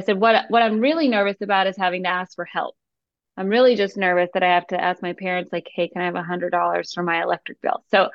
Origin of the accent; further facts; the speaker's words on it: Calhoun, Georgia, United States; I'm from Calhoun, Georgia. We have a Nike outlet.